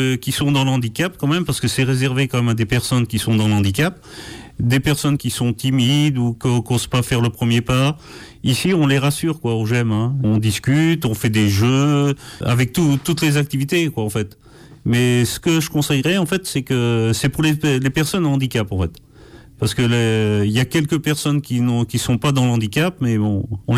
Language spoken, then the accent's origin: French; Les Herbiers, Pays de la Loire, France; je suis natif des Herbiers, en fait